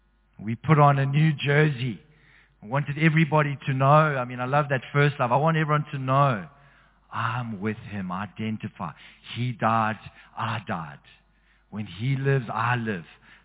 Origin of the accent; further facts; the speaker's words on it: South Africa; I identified with the Springboks. I'm South African.